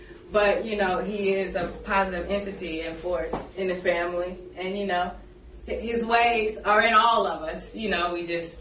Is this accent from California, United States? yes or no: yes; California, United States; now in New York, United States; I am from Cali, but I've been living in New York. I lived in Brooklyn for a while, and I live out in East Hampton.